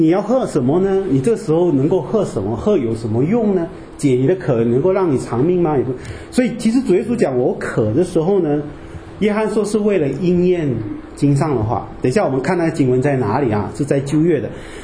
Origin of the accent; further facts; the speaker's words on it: Malaysia; 我们马来西亚人不会喝红酒的啊